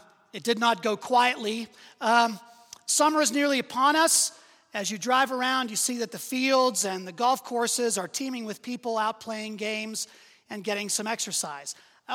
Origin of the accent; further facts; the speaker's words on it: Pittsburgh, Pennsylvania, United States; My hometown Pittsburgh Penguins are on the march toward the Stanley Cup.